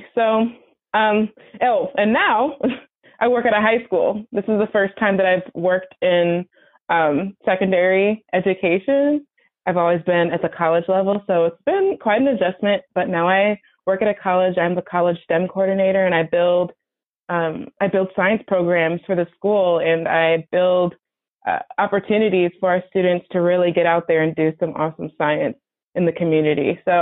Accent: Buffalo, New York, United States; Well, I am from Buffalo, New York, and I am really a lifelong scientist.

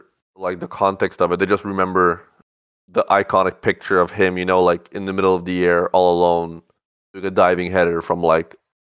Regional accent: Canada; As Canadian fans we are, I think it was kind of disappointing to see us go out with like the way we did

